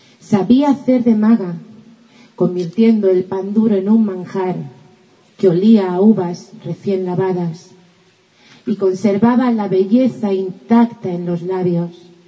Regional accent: Daimiel, Castilla-La Mancha, Spain; vengo de Valencia, pero nací aquí en esta tierra. Crecí en un pueblecito que se llama Daimiel, que está aquí al lado.

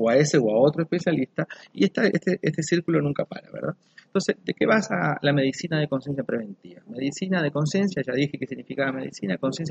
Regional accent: Uruguay; Mi esposa es paraguaya, yo soy uruguayo

